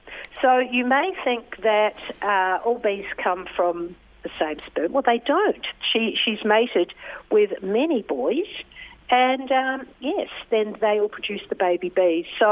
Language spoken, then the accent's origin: English; New Zealand; moved away; I grew up in New Zealand and there were lots of bumblebees when I grew up there. I haven't been living in New Zealand for 40 years